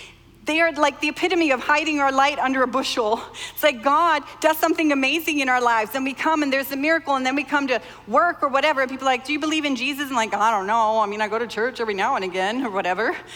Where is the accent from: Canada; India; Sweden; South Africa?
Sweden; I grew up in Sweden and most people, when I grew up, I was the only Christian in my school.